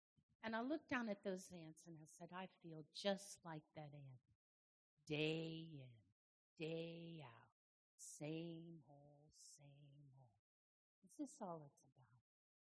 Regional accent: Ohio, United States; I'm from Amish country up in Ohio, and I was 10 minutes, 5 minutes from Amish country

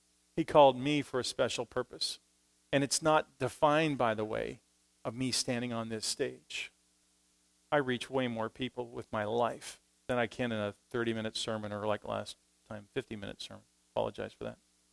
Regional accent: Saskatoon, Saskatchewan, Canada; I'm from Canada, Saskatoon, Saskatchewan.

